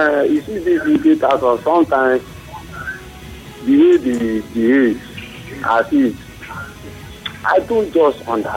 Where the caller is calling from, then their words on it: Port Harcourt, Rivers, Nigeria; I'm calling from Port Harcourt.